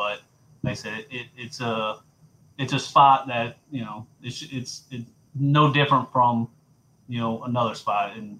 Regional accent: Charlotte, North Carolina, United States; I grew up in Charlotte, South Charlotte.

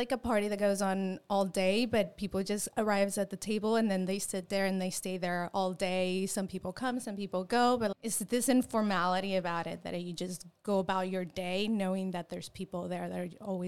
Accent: Tijuana, Baja California, Mexico; So I grew up in Tijuana in Mexico. That's where I went to school. That's where all my family is. This little border town.

